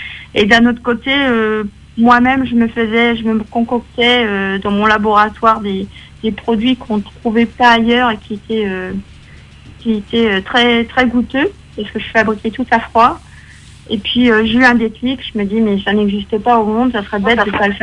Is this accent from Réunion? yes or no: yes; Réunion; donc je viens de La Réunion et je suis ici à Paris